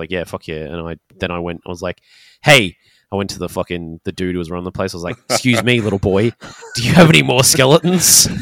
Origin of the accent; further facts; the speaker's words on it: Australia; Oh, yeah, because we're Australian.